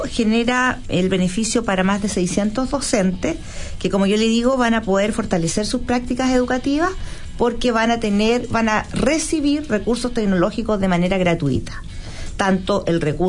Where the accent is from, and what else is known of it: Chile